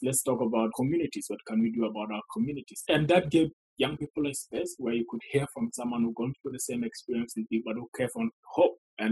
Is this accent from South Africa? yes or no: no; Ethiopia; So I was born and raised in Ethiopia.